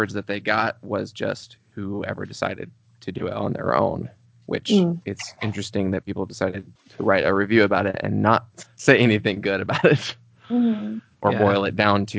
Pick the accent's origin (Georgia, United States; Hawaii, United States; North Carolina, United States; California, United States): North Carolina, United States; We're brothers, so I grew up in North Carolina.